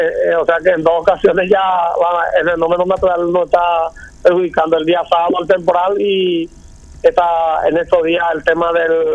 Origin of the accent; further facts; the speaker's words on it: Coronel Oviedo, Caaguazú, Paraguay; Yo soy de Coronel Oviedo.